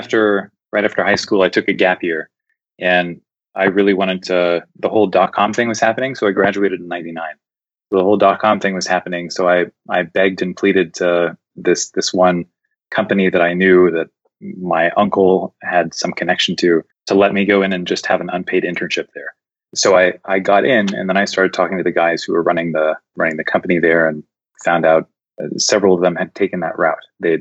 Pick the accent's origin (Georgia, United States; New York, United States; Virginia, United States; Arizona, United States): Georgia, United States; Atlanta; So I grew up in Atlanta, Georgia.